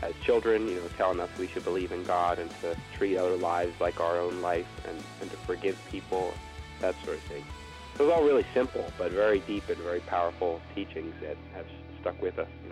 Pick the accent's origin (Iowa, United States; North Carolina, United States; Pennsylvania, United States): Pennsylvania, United States; Philadelphia; He's from New Jersey and we're from Philadelphia, so we're sort of neighbors